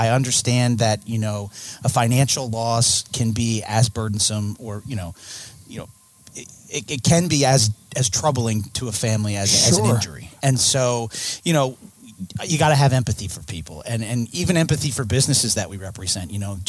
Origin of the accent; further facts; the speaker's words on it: Scranton, Pennsylvania, United States; So I'm originally from the Scranton area, spent my early years up there, graduated from the University of Scranton in 1998